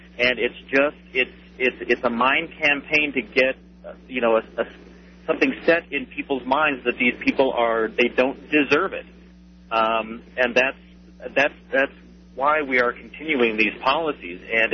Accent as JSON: {"language": "English", "country": "United States", "said": "And it's embarrassing to me as an American."}